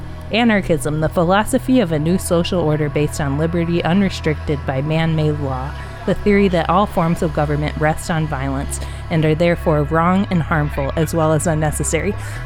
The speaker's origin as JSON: {"language": "English", "region": "Ohio", "country": "United States", "said": "I'm from Ohio"}